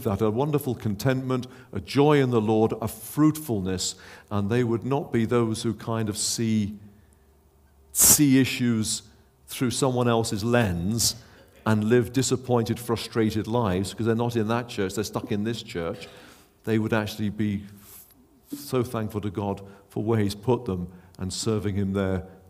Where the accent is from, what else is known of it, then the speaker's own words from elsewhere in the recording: England, United Kingdom; Forgive me if I speak out of turn here, and I'm English